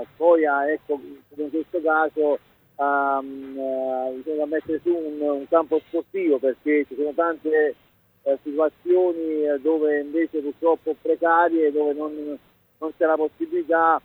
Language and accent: Italian; Naples, Campania, Italy; now in Taranto, Italy; io sono napoletano, però vivo a Taranto da 6 anni.